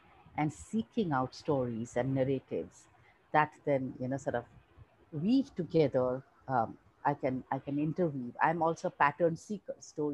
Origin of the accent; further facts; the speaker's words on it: Kolkata, West Bengal, India; first language English; also born or lived in Mumbai; being an Indian and being born in India. So I grew up in Calcutta, like I told you, and I shifted to Mumbai during my college years. The funny part is I grew up in post-independence India in the 70s and 80s. But I went to a school that was very, very British. So I learned English as my first language